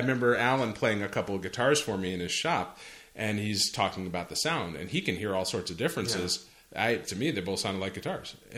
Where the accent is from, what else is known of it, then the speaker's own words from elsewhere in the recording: Massachusetts, United States; Well, I'm from Massachusetts.